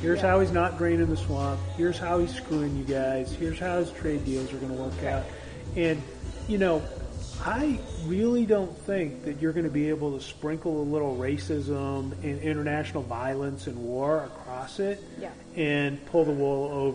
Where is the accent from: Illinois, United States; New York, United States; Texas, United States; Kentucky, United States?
Illinois, United States; And, you know, I grew up in Illinois